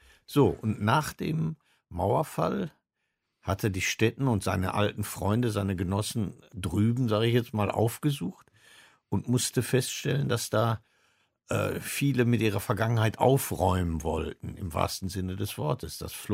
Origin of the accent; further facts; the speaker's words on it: North Rhine-Westphalia, Germany; ich bin ein Kind des Ruhrgebiets